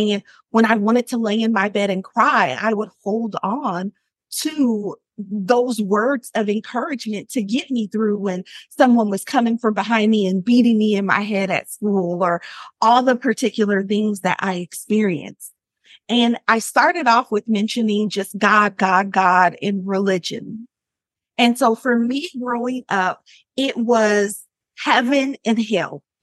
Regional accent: Portland, Oregon, United States; moved away as an adult; And I grew up in Portland, Oregon, and I stayed there until I was about 21 years of age.

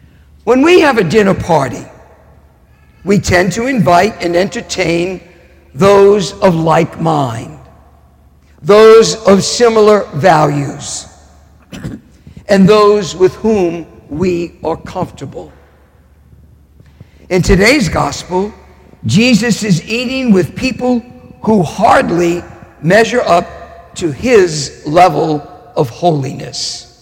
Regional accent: Metairie, Louisiana, United States; Growing up in Old Metairie, I went to the Grand and Arion theaters on Metairie Road.

